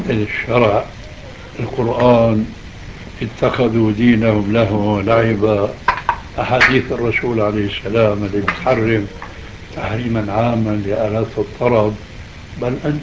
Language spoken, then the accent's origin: Arabic; Damascus, Damascus Governorate, Syria; عندنا في دمشق